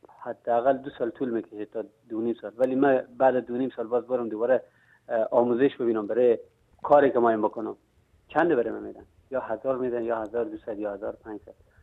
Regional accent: Afghanistan; moved away as an adult; now in Iran; از اون روز اولی که من از افغانستان ویزه ایران گرفتم آمدم ایران، از همون روز من دلم برای خانواده من تنگ شد

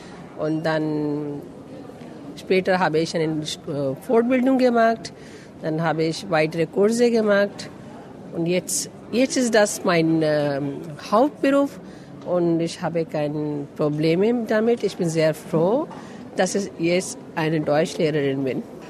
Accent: India; German is a second language; Ich komme aus Indien.

